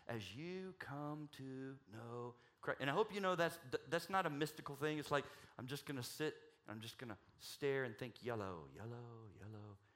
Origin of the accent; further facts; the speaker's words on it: Southeast, United States; But where I am, you know, where I grew up in the Southeast, it was like Myrtle Beach, Hilton Head, Daytona.